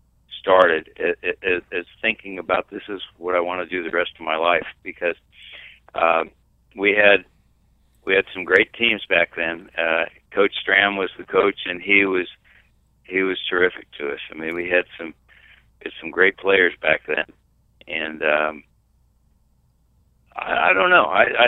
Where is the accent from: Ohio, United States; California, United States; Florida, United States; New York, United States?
Ohio, United States; Zanesville; born there; I was born in Ohio, in Zanesville